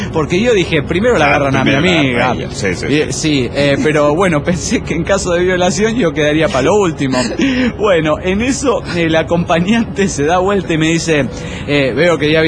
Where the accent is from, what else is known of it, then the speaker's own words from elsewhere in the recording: Mexico; de México, México.